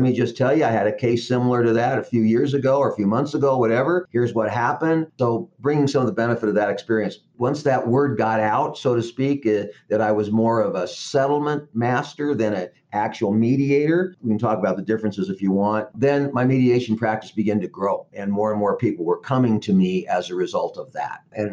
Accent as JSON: {"language": "English", "town": "Denver", "region": "Colorado", "country": "United States", "tie": "born there", "said": "Well, because I was born in Denver, I had a lot of connections."}